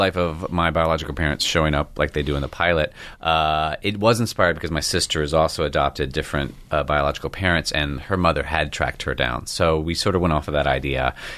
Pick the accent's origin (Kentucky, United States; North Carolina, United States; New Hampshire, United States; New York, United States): North Carolina, United States; Charlotte; accent: Southern twang; Yeah. I grew up in Charlotte, yeah.